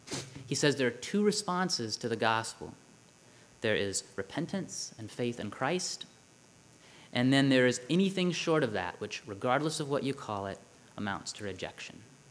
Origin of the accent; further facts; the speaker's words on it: Georgia, United States; Now, I'm from Georgia. Down in Georgia, we would have concluded with an altar call.